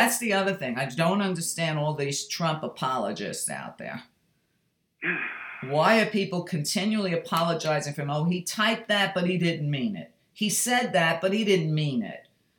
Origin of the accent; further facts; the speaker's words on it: Brooklyn, New York, United States; I grew up in Brooklyn.